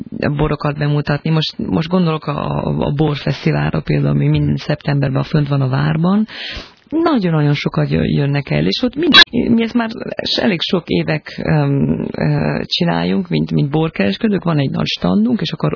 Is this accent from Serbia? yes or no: no; Bolgheri, Tuscany, Italy; És aztán a Bolgheri, ami egy icipici falu, mi ott nőttünk fel a bátyámmal, egy nagyon kis falu